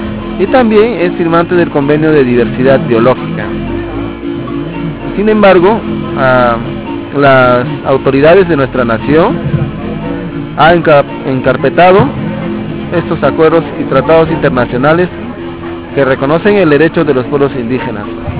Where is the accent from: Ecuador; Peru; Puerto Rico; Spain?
Peru; Vengo de la frontera de Perú con Brasil y Bolivia. Soy del pueblo Shipibo y actualmente vicepresidente de ICEP, una organización indígena en la Amazonía peruana.